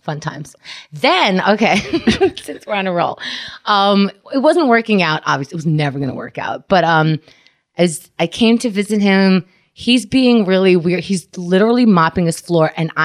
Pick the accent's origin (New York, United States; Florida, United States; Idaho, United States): New York, United States; Queens; And you know, we grew up in Queens.